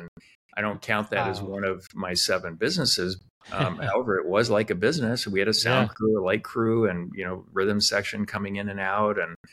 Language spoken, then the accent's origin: English; Spokane, Washington, United States; I grew up in Spokane, Washington